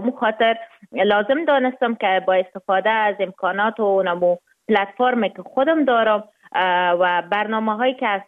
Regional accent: Afghanistan

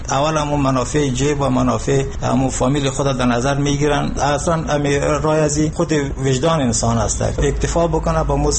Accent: Afghanistan; یکی از کارمندان اداری دولت هستم. ولایت ما خوست است.

